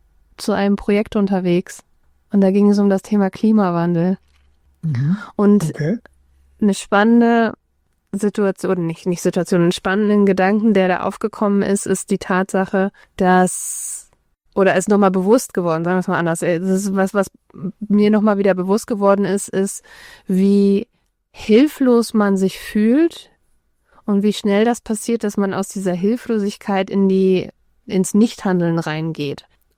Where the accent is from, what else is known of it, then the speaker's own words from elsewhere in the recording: Germany; jetzt wir als Deutsche hier in Schleswig-Holstein, genau diesen Luxus haben zu sagen